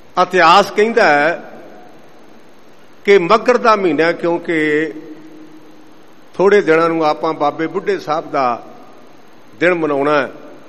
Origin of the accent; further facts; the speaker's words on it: Bhure Kona, Punjab, India; ਜਿਵੇਂ ਮੇਰਾ ਪਿੰਡ ਭੂਰੇ ਕੋਨਾ ਤੇ ਮੈਨੂੰ ਮੰਜੀ ਸਾਹਿਬ ਵਾਲੇ ਕਹਿਣ ਲੱਗ ਪਏ, ਜੇ ਇੱਥੇ ਨਾ ਆਉਂਦਾ ਤੇ ਮੰਜੀ ਸਾਹਿਬ ਕਿਹਨੇ ਕਹਿਣਾ ਸੀ